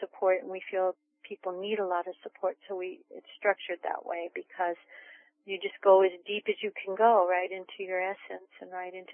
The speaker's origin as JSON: {"language": "English", "region": "California", "country": "United States", "tie": "born or raised there", "also_born_or_lived": "New Jersey", "lives_now": "New Hampshire, United States", "said": "Well, I was born in New Jersey, but spent most of my life in California. And now I'm living on the East Coast in New England and New Hampshire."}